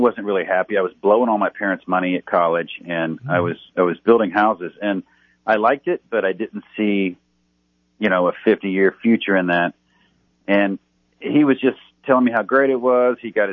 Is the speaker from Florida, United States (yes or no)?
no; Columbus, Indiana, United States; Yeah, I grew up in Indiana, like right in central Indiana, Columbus, Indiana, just south of Indianapolis.